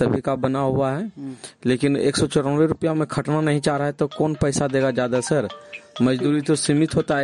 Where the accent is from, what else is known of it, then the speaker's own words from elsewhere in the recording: Bhadaura, India; ग्राम पंचायत बहरा, गांव भदौरा का निवासी हूँ।